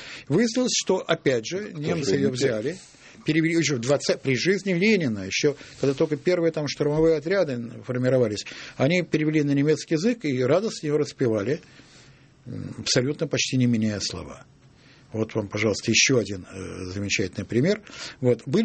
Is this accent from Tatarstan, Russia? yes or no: no; Saint Petersburg, Russia; потому что я ленинградец, я блокадник.